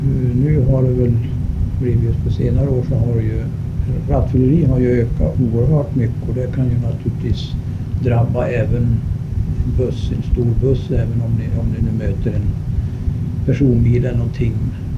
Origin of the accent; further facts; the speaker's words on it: Gävleborg County, Sweden; Jag vet hemma i Hälsingland